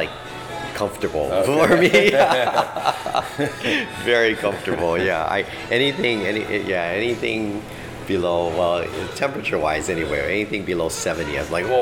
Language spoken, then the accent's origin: English; Hawaii, United States; I was born and raised here in Hawaii all this time